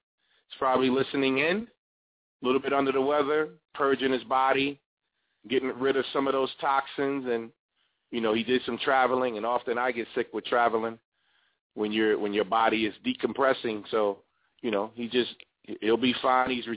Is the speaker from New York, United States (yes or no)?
yes; New York City, New York, United States; I don't have time to play because I'm a New Yorker, so I move fast.